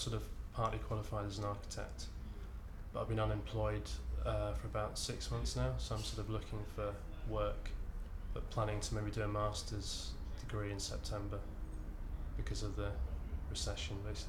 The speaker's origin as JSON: {"language": "English", "region": "Yorkshire and the Humber", "country": "United Kingdom", "lives_now": "London, United Kingdom", "said": "Well, I'm from Yorkshire originally, so I've been down here for about 5 years."}